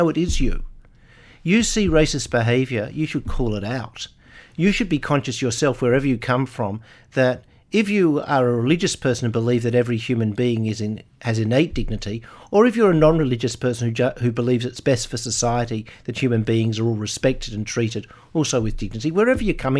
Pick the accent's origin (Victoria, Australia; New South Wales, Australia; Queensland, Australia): New South Wales, Australia; Sydney; I'm from Sydney.